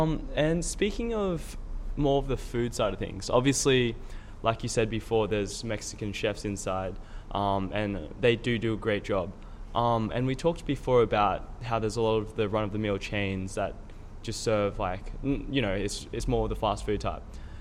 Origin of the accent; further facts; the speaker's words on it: Australia; Like I said before, I'm from Australia